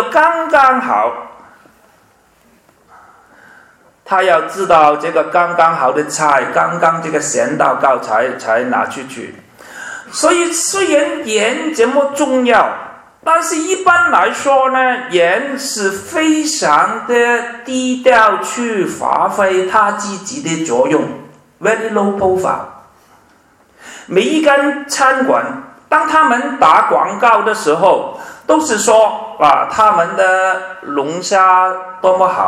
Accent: Hong Kong; 因为就是我是从香港来，很多人都知道，很多时候我们香港人呢

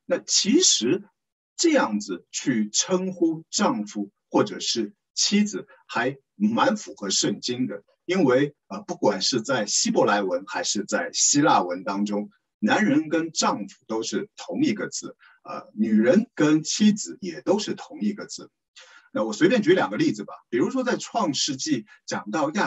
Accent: Shanghai, China; 我也明白的，作为上海人，我仍然是有一点可疑的

